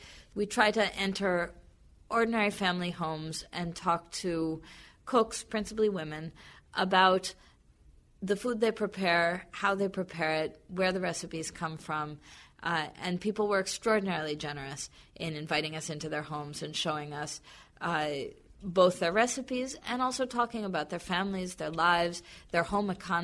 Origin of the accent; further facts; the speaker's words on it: Gaza City, Gaza Strip, Palestine; also born or lived in Saudi Arabia / Bahrain; I'm from Gaza City. I grew up between Gaza and the Gulf states of Saudi Arabia and Bahrain.